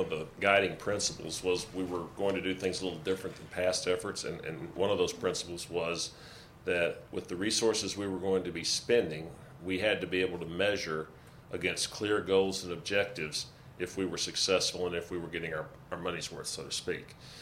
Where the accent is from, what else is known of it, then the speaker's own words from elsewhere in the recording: Texas, United States; Well, I come from Texas, and we took to heart what Mark Twain said about whiskey's for drinking and water's for fighting.